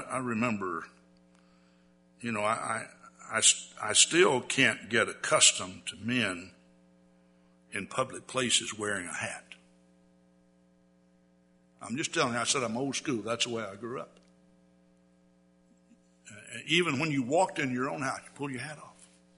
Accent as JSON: {"language": "English", "region": "Texas", "country": "United States", "tie": "born or raised there", "said": "Well, I grew up in Texas, never been to the Alamo, and of course one thing that when you have Texas history, you hear a lot about the Alamo."}